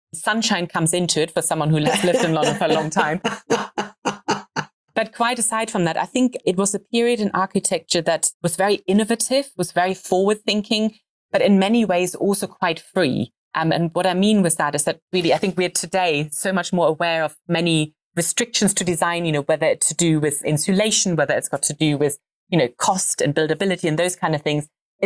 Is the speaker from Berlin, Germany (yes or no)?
no; Hamburg, Germany; born or raised there; English is a second language; now in United Kingdom